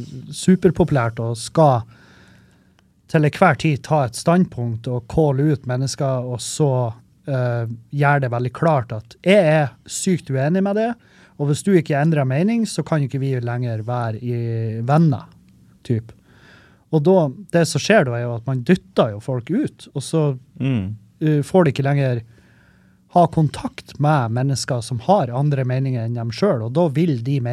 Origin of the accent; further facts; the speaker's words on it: Meløy, Nordland, Norway; for jeg, når jeg var liten, så var jeg homofob, og jeg var rasist når jeg flyttet fra Meløy.